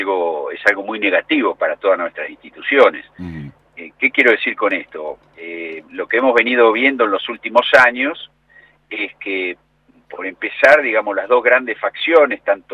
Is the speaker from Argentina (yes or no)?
yes; Argentina